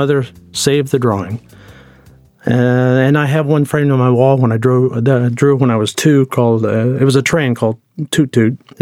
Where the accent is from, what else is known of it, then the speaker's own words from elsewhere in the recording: Tulsa, Oklahoma, United States; And this is all local. This is growing up in Tulsa.